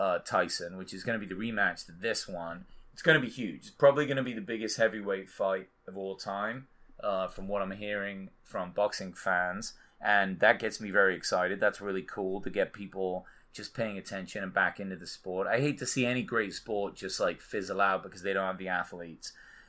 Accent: England, United Kingdom; I'm English

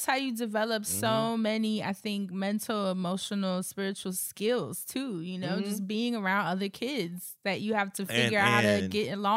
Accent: New York, United States; Even just growing up in New York, hearing the music people are playing coming out of their houses

